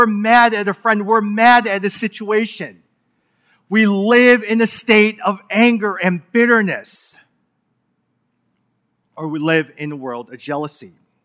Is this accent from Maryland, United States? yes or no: no; Chicago, Illinois, United States; I was born and raised actually here in the Chicago area, grew up in the Chinatown area, then went to Bridgeport, then went to McKinley Park, and now I live in a neighborhood called the Gap area.